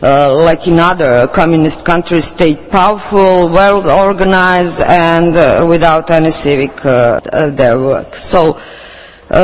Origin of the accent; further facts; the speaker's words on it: Serbia; because I come from Serbia and I will limit myself to the situation in that former Yugoslav Republic.